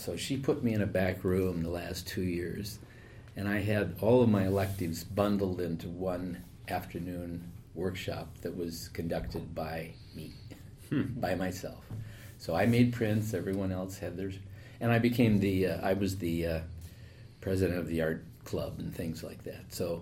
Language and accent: English; Denver, Colorado, United States; I grew up in Denver, Colorado, and it was kind of a one-horse town in those days